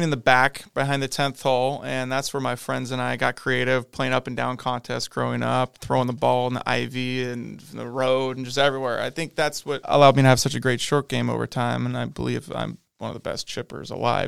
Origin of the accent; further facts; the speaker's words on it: Aptos, California, United States; So, I am 35 years old. I am from Aptos, California. I graduated from Aptos High in 2005.